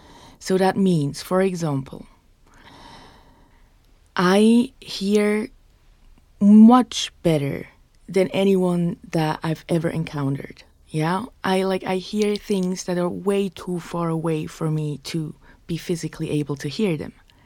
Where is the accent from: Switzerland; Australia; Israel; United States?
Switzerland; first language Swiss German; English is a second language; English is not my mother tongue. It's Swiss German and German.